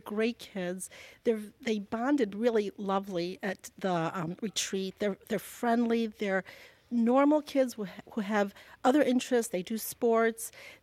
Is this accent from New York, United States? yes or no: yes; Rochester, New York, United States; I grew up in Rochester. We attended the RPO frequently, but I did not myself play music.